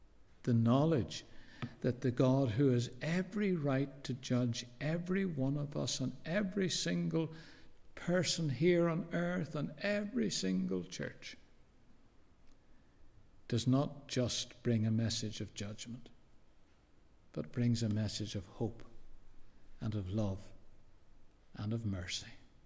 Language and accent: English; Belfast, Northern Ireland, United Kingdom; I grew up in Belfast, was on a trolley bus route.